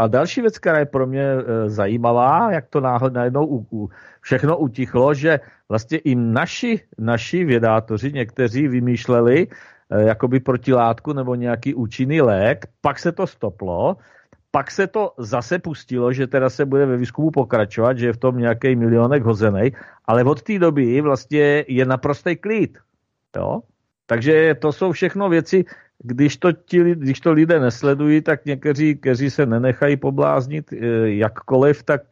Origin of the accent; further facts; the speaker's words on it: Brno, South Moravian Region, Czechia; jak se říká u nás v Brně v lampárně, že jo